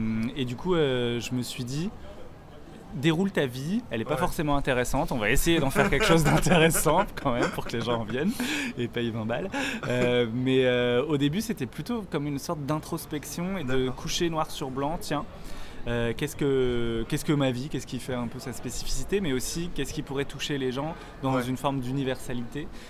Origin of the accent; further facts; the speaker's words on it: Dijon, Bourgogne-Franche-Comté, France; Je connaissais rien, je venais de Dijon, de ma campagne, de ma ferme.